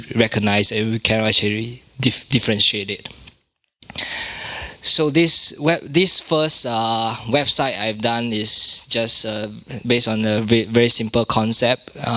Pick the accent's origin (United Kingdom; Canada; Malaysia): Malaysia; from Malaysia. I'm just visiting in Berlin.